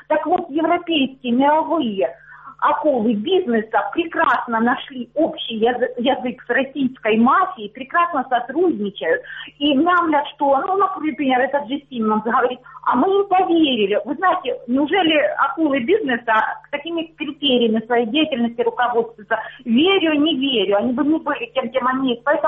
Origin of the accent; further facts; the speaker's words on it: Luhansk Oblast, Ukraine; я с Луганщины.